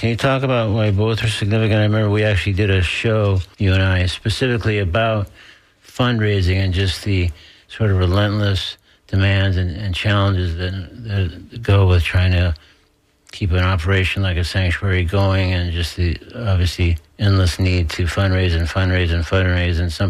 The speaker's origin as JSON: {"language": "English", "town": "Fort Myers", "region": "Florida", "country": "United States", "tie": "born or raised there", "said": "I grew up in Fort Myers, and my dad brought us to the Arcadia Rodeo."}